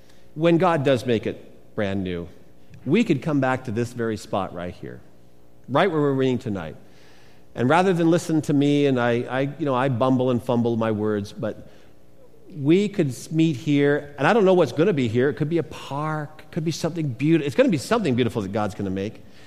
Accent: Washington, United States; I grew up outside of Vancouver, as you know, and the whole West Coast.

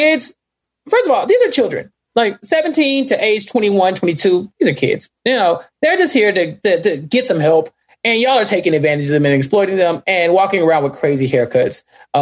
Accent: Texas, United States; Now, I am from Central Texas. I have no clue. I don't know the first thing about snow.

